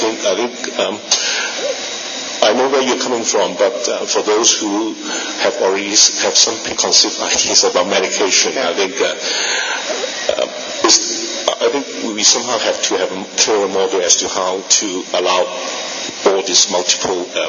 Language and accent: English; Australia; I'm a psychiatrist from Australia working in an acute inpatient setting.